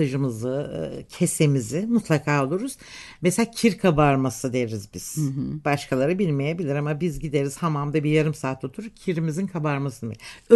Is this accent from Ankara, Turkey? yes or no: no; Eskişehir, Turkey; Bir fanatik bir Eskişehirli olarak ben.